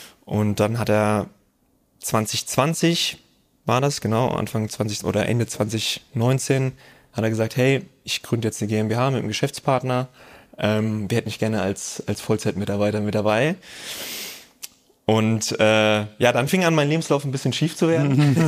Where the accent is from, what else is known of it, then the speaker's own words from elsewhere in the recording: Hofheim am Taunus, Hesse, Germany; in meinem Heimatort in der Nähe von Frankfurt, Hofheim heißt es, am Taunus